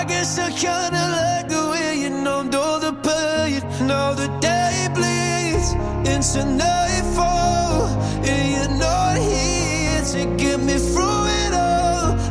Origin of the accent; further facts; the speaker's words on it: France; Le terme montagne russe existe juste chez nous en France